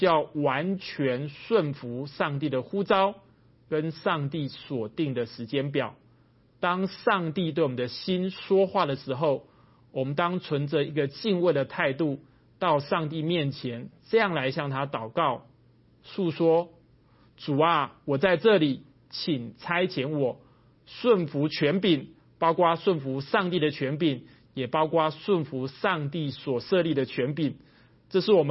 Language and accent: Chinese; China; 我们中国人累积多年作战的经验，有这样一句话说：大军开拔，粮草先行。